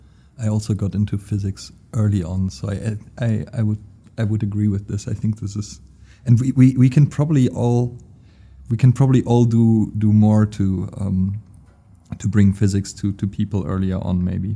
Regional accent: North Rhine-Westphalia, Germany; English is a second language; I'm also from the Ruhrgebiet

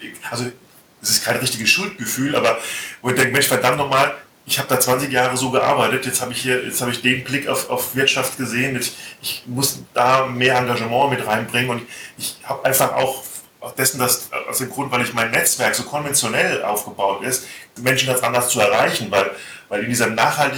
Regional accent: Hesse, Germany; Ich bin Hesse, Maike, also ganz gerne hessisch

